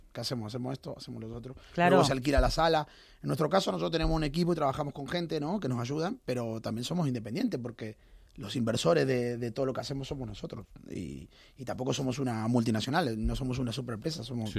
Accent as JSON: {"language": "Spanish", "country": "Argentina", "said": "Pero yo no, no soy el típico argentino."}